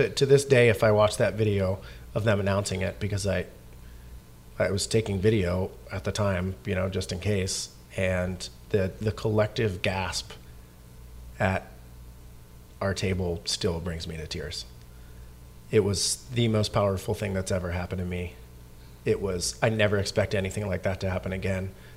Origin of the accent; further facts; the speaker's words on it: Canada; now in United States; I'm an immigrant from Canada